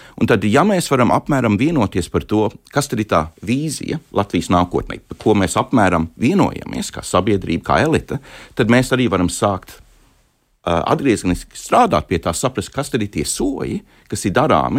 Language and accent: Latvian; United Kingdom; Latvian is a second language; now in Latvia; Lielbritānijā, manā dzimtenē